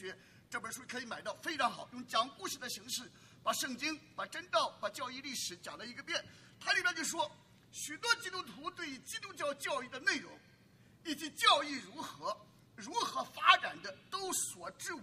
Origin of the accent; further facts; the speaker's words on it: China; now in United States; 过去我在中国大陆长大，对中国大陆宣教